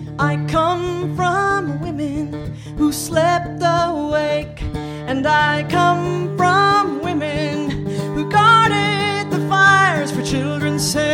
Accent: Oklahoma, United States; I was born and raised in Oklahoma. Spent the summers with my grandmother. And we slept with the windows open because she had no air conditioning.

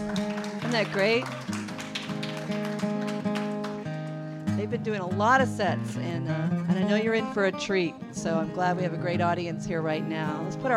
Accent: Missouri, United States; I'm from Missouri originally.

